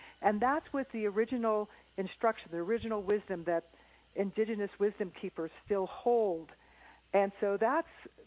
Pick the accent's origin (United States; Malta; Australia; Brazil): United States; Midwest; Well, I grew up in the Midwest, and I always was a big dreamer